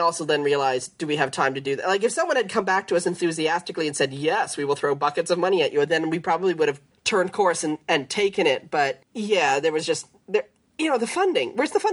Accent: Canada; When I was a kid growing up in Canada

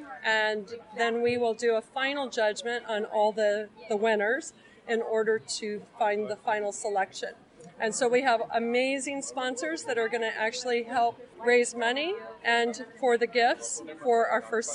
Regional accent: San Diego, California, United States; I'm here from San Diego, California

